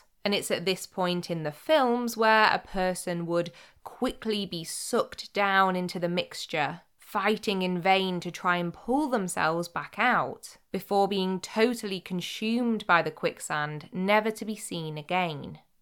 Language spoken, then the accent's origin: English; North West England, United Kingdom; Despite growing up in Cheshire in Greater Manchester, where there isn't even a single proper beach